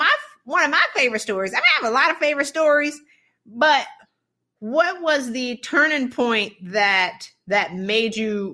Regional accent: Bahamas; I mean, I'm from the Bahamas.

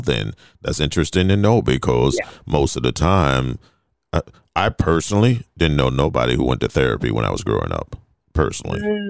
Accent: Fort Lauderdale, Florida, United States; born there; Yeah, I was born in Fort Lauderdale.

